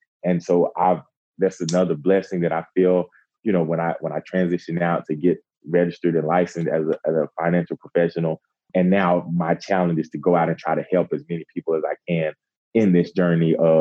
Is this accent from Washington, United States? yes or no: no; Cartersville, Georgia, United States; growing up in Cartersville, you know, in humble beginnings, I didn't have a lot of financial means.